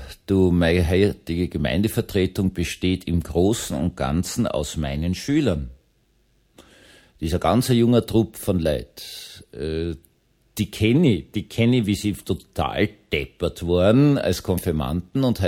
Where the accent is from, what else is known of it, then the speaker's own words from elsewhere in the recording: Vienna, Austria; Ich bin ja Wiener und Mistelbach ist gerade 50 Kilometer nordöstlich von Wien.